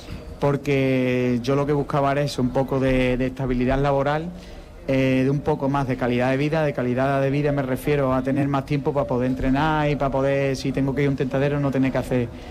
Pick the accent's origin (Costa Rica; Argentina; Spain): Spain; Llerena, Extremadura; Está en Llerena, en mi pueblo.